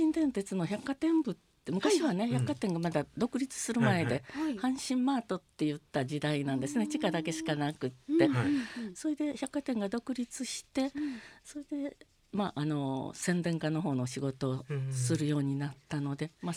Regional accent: Takaishi, Osaka, Japan; born there; 私は大阪府の生まれです。

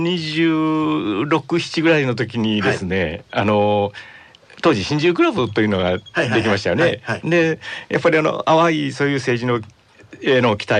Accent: Kobe, Hyogo, Japan; also born or lived in Nishinomiya; 西宮生まれの六甲育ちで、はい、まあ、この10キロ15キロの中でずっと空気を吸ってきました。

